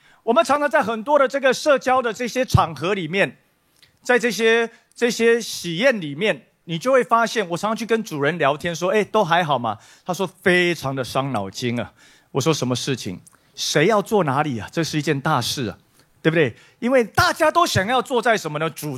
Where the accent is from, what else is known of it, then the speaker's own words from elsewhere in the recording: Taiwan; 也就是我们台湾人的动算啊